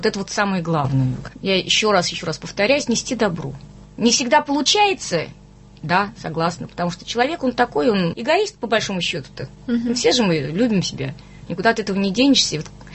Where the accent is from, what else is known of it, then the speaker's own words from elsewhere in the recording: Naberezhnye Chelny, Tatarstan, Russia; Ну, лично я из Челнов.